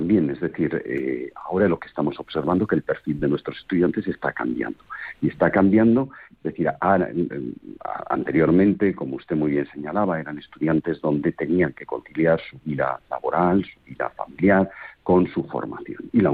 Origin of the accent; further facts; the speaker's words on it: Huesca, Aragon, Spain; moved away as an adult; now in Madrid, Spain; Y me siento muy orgulloso, muy, muy orgulloso. Yo soy de Huesca, llevo ya 33 años viviendo en Madrid, pero toda mi familia, la de mi mujer y la mía, viven en Huesca.